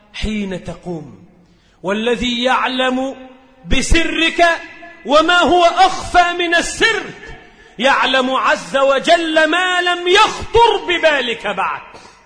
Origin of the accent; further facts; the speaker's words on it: Faiyum, Faiyum Governorate, Egypt; هنا عندنا في الفيوم لما كانت امرأة الهالك زارت بلدنا مرة